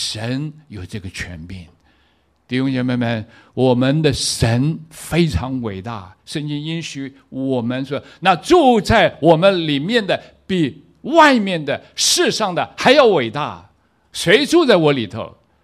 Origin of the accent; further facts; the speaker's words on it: Taiwan; moved away; 那个时候离开我们台湾，我们是台湾的，那么出国前半年